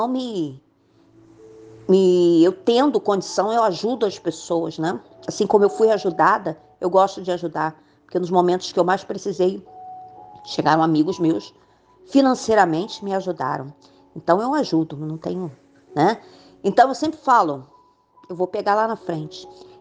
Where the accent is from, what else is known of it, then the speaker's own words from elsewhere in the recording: Brazil; now in Copacabana, Brazil; Eu sou brasileira e não desisto nunca.